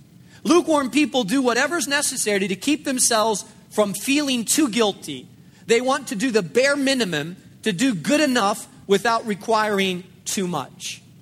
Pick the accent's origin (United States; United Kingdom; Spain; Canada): Spain; When I grew up in Spain, Spain was an extremely difficult place to plant a church.